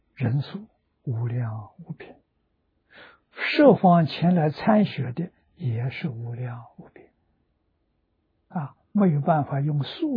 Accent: China; 我们中国人往生的时候到里面听佛说话，全说我们同样的语言啊，同样的文字啊。

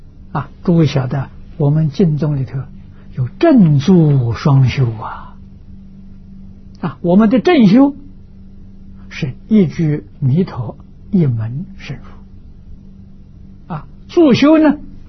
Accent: China; 我们中国人讲啊，先入为主啊

